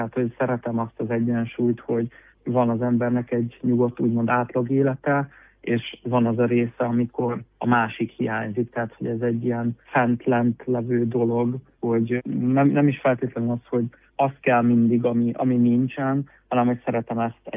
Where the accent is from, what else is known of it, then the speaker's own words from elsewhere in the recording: Békéscsaba, Békés, Hungary; Békés Csabán nőttem fel, ott éltem 18 éves koromig.